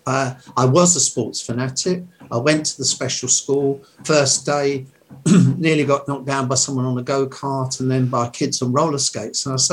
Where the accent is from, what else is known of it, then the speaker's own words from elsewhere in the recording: London, United Kingdom; in Hackney, where I grew up in London